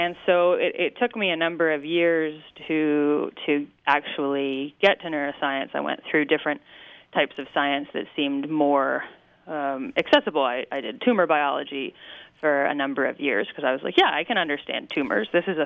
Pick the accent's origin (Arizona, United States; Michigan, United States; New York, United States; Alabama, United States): New York, United States; So I grew up in New York State, but I grew up as a fan of all of the Philadelphia sports teams, which was a bit insulating.